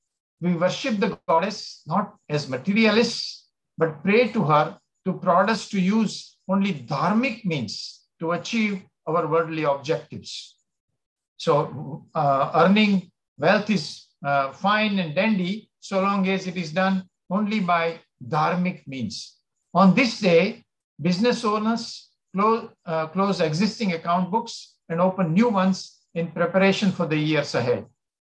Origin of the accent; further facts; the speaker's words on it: Gujarat, India; Where I was growing up in Gujarat